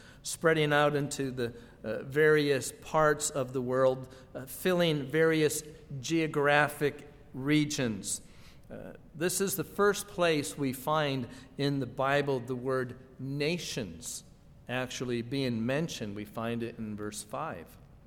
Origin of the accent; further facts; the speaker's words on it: Arizona, United States; Now I'm from Arizona, so living in Arizona, when I think of coastlands, naturally I'm going to think of California, which is probably the closest coast